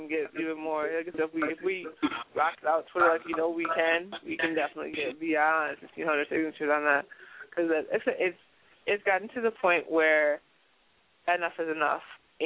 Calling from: Chicago, Illinois, United States

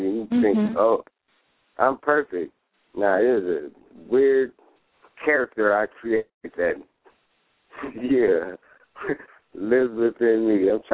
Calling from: San Francisco, California, United States; San Francisco, California.

